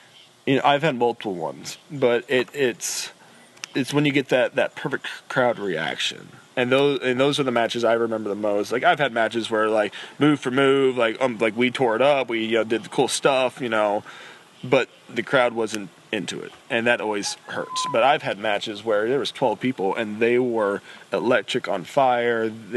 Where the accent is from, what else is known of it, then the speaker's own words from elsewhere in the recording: Evansville, Indiana, United States; it was my hometown. It was Chase Stevens' origin. You know, we were at the Evansville Coliseum